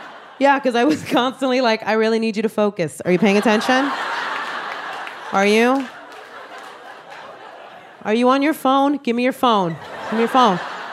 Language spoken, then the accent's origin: English; Bronx, New York, United States; I am Puerto Rican from the South Bronx.